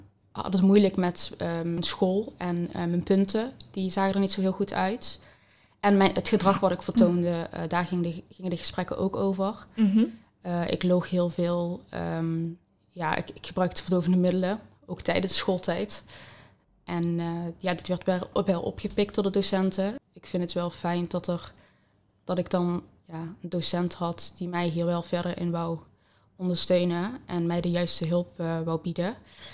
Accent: Tegelen, Limburg, Netherlands; ik ben geboren in Tegelen. Ik ben toen opgegroeid met beide ouders en mijn broer en zus.

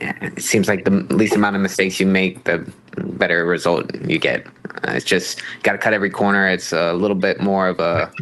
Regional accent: Florida, United States; Calder was very sentimental to me as well growing up in South Florida

